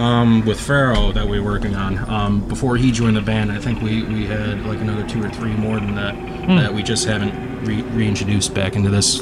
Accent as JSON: {"language": "English", "town": "Binghamton", "region": "New York", "country": "United States", "said": "Well, we're from Binghamton, New York."}